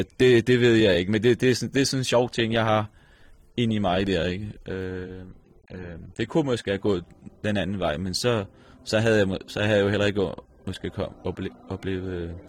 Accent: Gudhjem, Capital Region of Denmark, Denmark; Ja, jeg er født i Gudhjem, og jeg har boet og arbejdet her indtil dato.

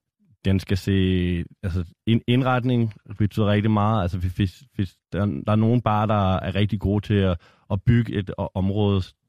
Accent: Copenhagen, Capital Region of Denmark, Denmark; Jeg er opvokset på Nørrebro. Lige nu bor jeg i Christianshavn, så meget københavner.

